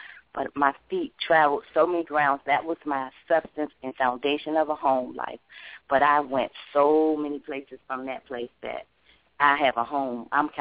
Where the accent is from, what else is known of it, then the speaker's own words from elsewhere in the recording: Washington, District of Columbia, United States; now in Dallas, United States; I'm born and raised in Washington, D.C., now living in Dallas.